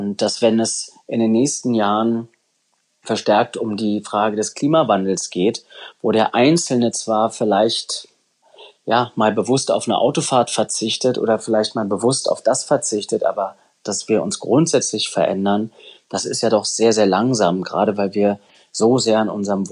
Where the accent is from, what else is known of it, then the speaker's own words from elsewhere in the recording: Germany; born there; Ich bin in der DDR geboren, meine Eltern sind in der DDR groß geworden